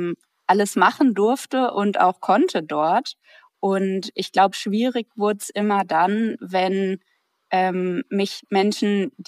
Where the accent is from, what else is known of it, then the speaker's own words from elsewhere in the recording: Hamburg, Germany; Ich bin 2001, also im neuen Jahrtausend, in Hamburg geboren. Und ich habe einen großen Bruder und bin mit meinen Eltern da aufgewachsen.